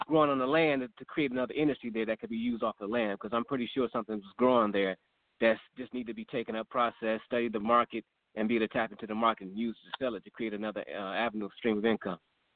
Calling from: Phoenix, Arizona, United States; Phoenix, Arizona.

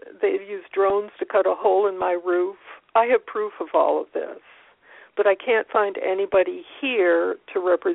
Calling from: Kentucky, United States; I'm calling from Kentucky

